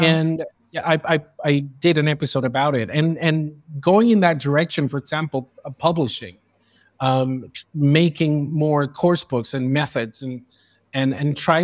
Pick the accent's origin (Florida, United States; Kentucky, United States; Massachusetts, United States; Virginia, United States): Florida, United States; I grew up in Florida. My friends were all Latinos, most of them.